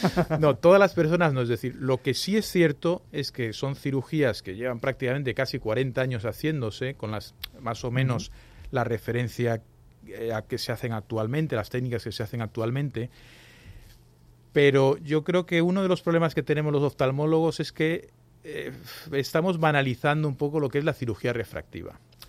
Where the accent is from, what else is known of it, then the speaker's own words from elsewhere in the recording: Galicia, Spain; Como soy gallego, tengo que decir depende, ¿no?